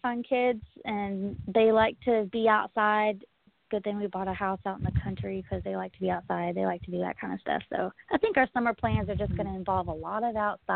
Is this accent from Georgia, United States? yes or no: no; Texas, United States; We're from the Dallas-Fort Worth area of Texas.